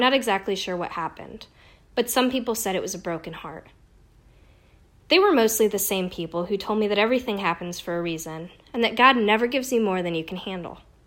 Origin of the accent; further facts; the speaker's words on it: Massachusetts, United States; moved away as an adult; also born or lived in St. Paul; now in Baton Rouge, United States; "How long has it been since I moved from Massachusetts to St. Paul, Minnesota, after graduating college? Then later, from St. Paul to Baton Rouge"